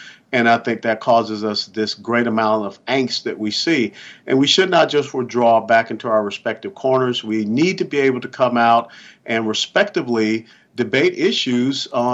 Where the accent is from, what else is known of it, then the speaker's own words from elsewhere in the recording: Atlanta, Georgia, United States; I grew up in Atlanta, Georgia.